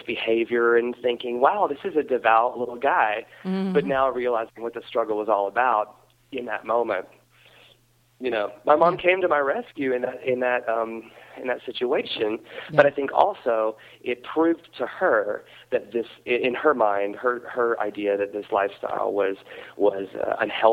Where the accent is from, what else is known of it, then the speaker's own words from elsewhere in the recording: Tennessee, United States; well, I'm down to earth and accessible, and I'm from Tennessee